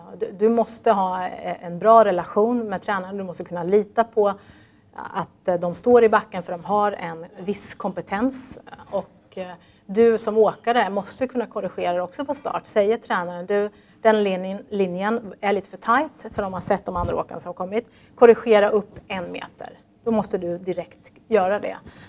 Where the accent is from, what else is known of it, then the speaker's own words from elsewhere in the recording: Norrköping, Östergötland, Sweden; Det kanske beror på att jag kommer från Norrköping. Det är ju ingen alpinmäcka på så vis.